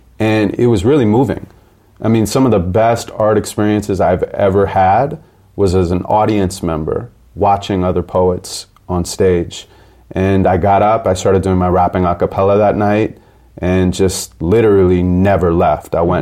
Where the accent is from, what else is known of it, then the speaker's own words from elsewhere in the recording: Santa Monica, California, United States; I grew up in Santa Monica, California. I was raised by a single parent. My mom was a school teacher.